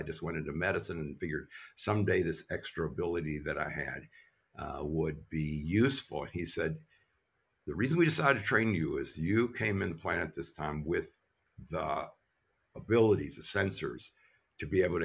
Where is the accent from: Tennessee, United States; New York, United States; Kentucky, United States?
Kentucky, United States; Louisville; And what was amazing was that I'm from Louisville, Kentucky.